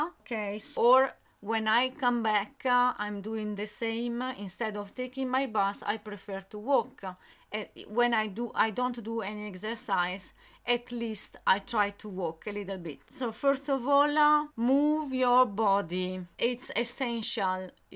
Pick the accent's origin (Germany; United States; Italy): Italy; English is a second language; now in France; I'm 45. I'm originally from Italy and I live now in France.